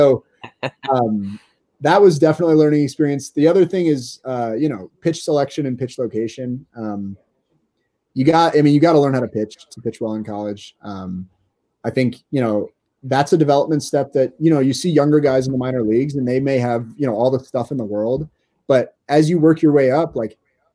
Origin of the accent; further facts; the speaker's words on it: Wisconsin, United States; I was from Wisconsin. I, you know, played high school baseball here